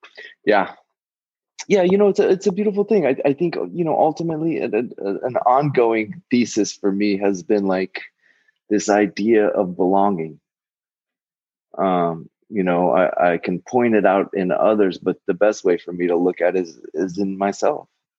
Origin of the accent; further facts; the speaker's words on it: Midwest, United States; And for like a young creative person growing up in the Midwest, you know, it I found it difficult to relate in a lot of places.